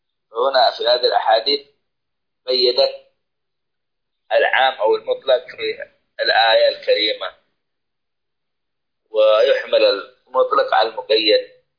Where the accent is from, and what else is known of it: Saudi Arabia